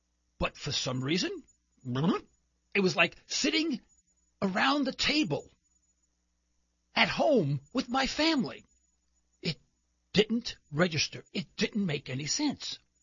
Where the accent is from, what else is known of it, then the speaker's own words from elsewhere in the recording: New York City, New York, United States; Actually, you probably have detected from my accent, I am probably not from Oklahoma. Yes, I'm from New York City. In fact, I'm a Harlem boy from New York City.